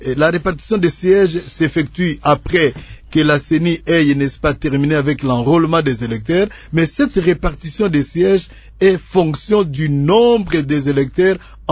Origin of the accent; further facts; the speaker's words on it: DR Congo; Bon, en principe, chez nous, en République démocratique du Congo